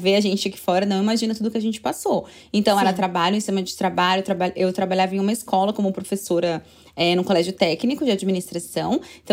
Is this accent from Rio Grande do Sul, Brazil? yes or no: no; Campinas, São Paulo, Brazil; Que eu sou de Campinas, São Paulo